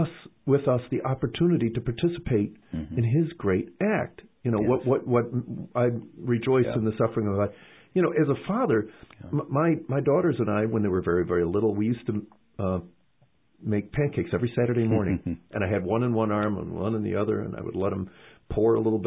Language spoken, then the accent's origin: English; Chicago, Illinois, United States; I grew up in Chicago.